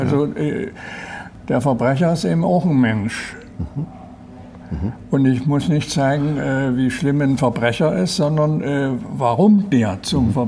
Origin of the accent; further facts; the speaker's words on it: East Germany, Germany; Ich komme ja aus dem Osten.